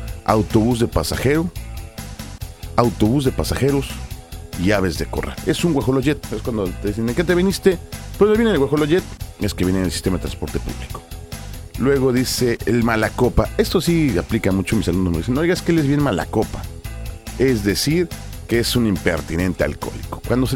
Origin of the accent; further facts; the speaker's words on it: Mexico; Hoy quiero recordar a toda la gente que somos mexicanos todo el año